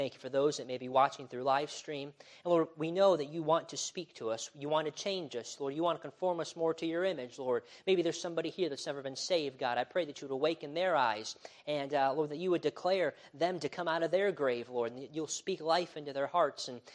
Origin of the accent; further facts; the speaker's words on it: Illinois, United States; But I'm from Illinois. I love my home state